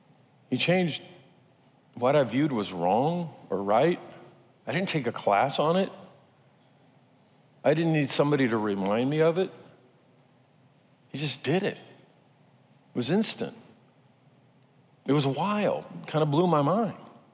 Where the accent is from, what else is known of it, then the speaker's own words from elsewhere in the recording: United States; My Constitution comes from Matthew 28 as a pastor. As an American, it's in Washington, D.C.